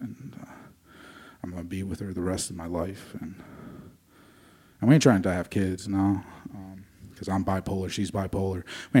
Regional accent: United States; But I'm Native American, so I feel bad, you know, because all those little carpet stains, those are potential relatives.

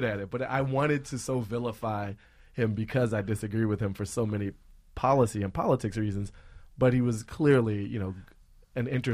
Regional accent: Washington, District of Columbia, United States; I grew up in Washington, D.C., and so federal government news was local news.

